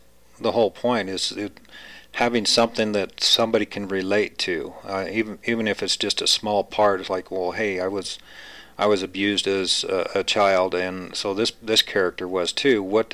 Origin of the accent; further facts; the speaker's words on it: Big Piney, Wyoming, United States; I love this area of Wyoming.